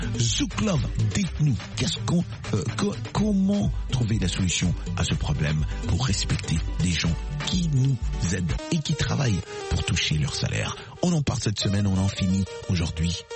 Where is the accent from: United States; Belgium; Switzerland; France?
United States; chez nous aux États-Unis, ça ne se passe vraiment pas comme ça.